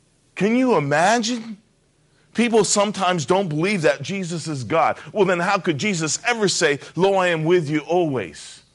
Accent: Japan; Growing up in Japan

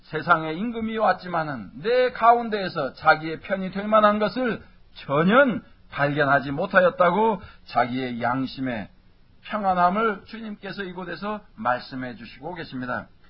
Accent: South Korea; 이것은 우리가 한국 사람으로서 참으로 그 정서가 비슷한 점을 봅니다.

